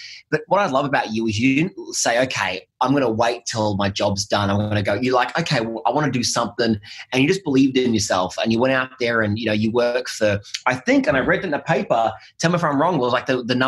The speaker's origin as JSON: {"language": "English", "town": "Melbourne", "region": "Victoria", "country": "Australia", "tie": "born or raised there", "said": "I grew up in Melbourne and, you know, I grew up in an area where, you know, the best you could ever be was like the manager of Safeways, right?"}